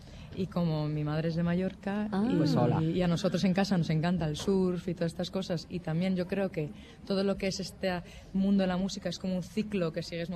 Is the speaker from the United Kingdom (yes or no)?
yes; London, United Kingdom; moved away as an adult; de hecho yo nací en Londres, vivía ahí estos 18 años